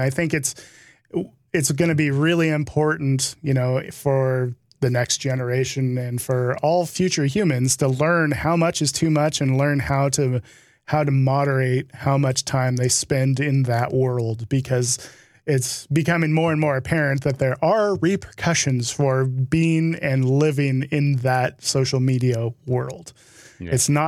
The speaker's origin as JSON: {"language": "English", "country": "United States", "said": "because here I am as an American watching it."}